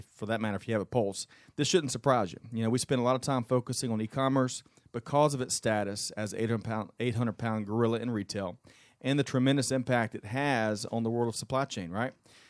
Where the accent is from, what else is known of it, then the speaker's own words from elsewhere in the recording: South Carolina, United States; I'm from Little Town, South Carolina, but a great town in Georgia, West Point.